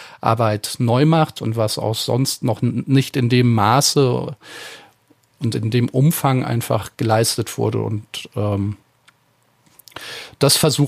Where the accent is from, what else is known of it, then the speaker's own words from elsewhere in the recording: Eifel, Germany; wie mit den Dialekten in der Eifel, wo ich herkomme, wo dann von Dorf zu Dorf die Begriffe so sich ein bisschen unterscheiden